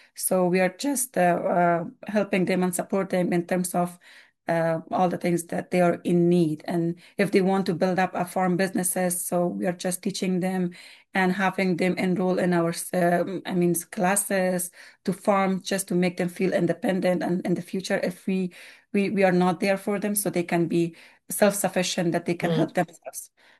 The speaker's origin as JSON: {"language": "English", "country": "Afghanistan", "said": "Then I was saying, I'm from Afghanistan."}